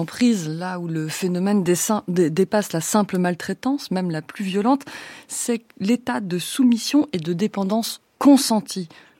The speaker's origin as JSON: {"language": "French", "country": "France", "said": "Et c'est le cas chez nous en France actuellement."}